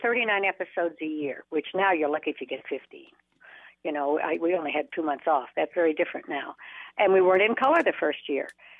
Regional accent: Reno, Nevada, United States; I was raised in Reno, Nevada, with prostitution and gambling and divorce by a mother who was a Marianne mother.

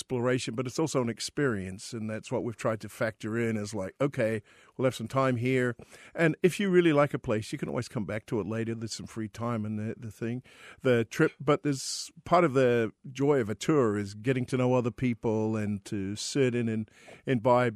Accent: New Zealand; being a New Zealander myself

